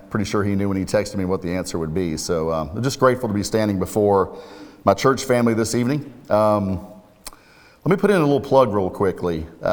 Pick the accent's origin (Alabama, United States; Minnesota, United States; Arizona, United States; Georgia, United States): Georgia, United States; Atlanta; I'm from the Atlanta area, cheer for the Falcons.